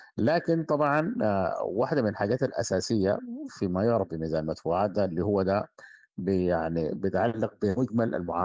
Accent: Sudan

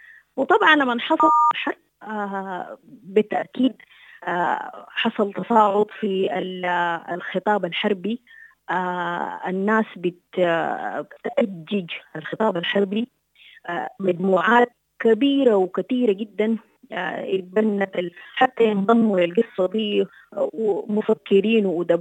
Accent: Sudan; يعني الناس بتحاول كسودانيين وك يعني مكونات محلية بشتى الطرق

